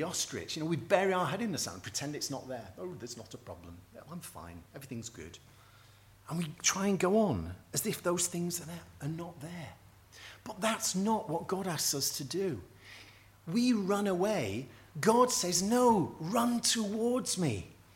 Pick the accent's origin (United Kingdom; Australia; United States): United Kingdom; We're British, aren't we? We've got certain things that we run to naturally.